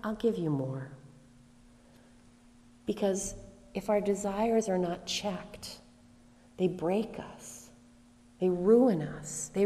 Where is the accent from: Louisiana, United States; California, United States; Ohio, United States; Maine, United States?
Maine, United States; Harpswell; I grew up in Harpswell, Maine, and occasionally there's a kind of fish called a pogie that comes near the shore